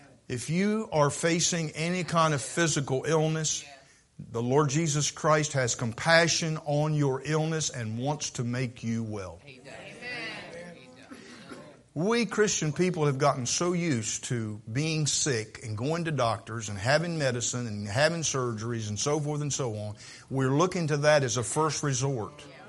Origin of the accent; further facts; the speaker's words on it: Vienna, Maryland, United States; I'm from Vienna. I'm sorry. We have a different language in Dorchester County.